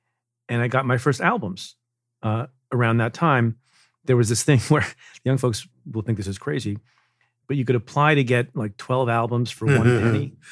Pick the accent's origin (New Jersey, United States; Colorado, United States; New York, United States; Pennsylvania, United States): New Jersey, United States; Eatontown; born or raised there